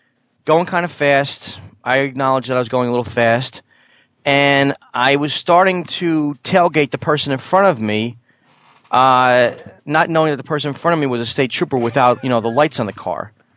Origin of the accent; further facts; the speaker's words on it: New Jersey, United States; Now remember, I'm from Jersey, he's in New York